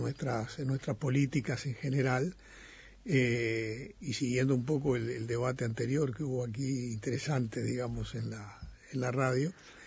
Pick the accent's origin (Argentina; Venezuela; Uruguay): Uruguay; si bien soy uruguayo, trabajo en Santiago